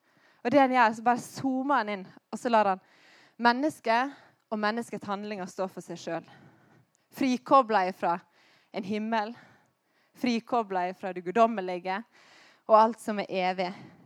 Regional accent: Stad, Vestland, Norway; For det her var en helt perfekt dag hjemme på Stad.

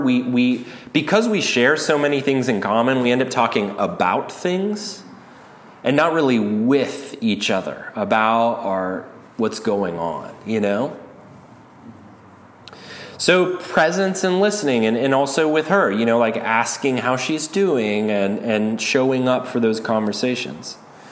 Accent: the South, United States; But I don't know about y'all, but I was raised in the South, you know

